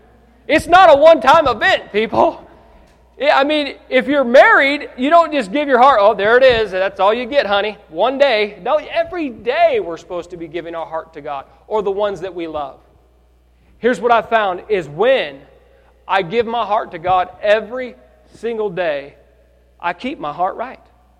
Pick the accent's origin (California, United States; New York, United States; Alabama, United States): California, United States; I'm from California, right? I moved to Oregon. My whole family moves to Oregon and is involved in my church.